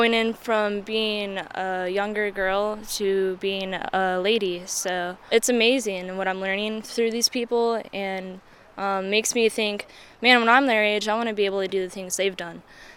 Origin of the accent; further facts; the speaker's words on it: North Pole, Alaska, United States; I grew up in North Pole, so my favorite thing was insects.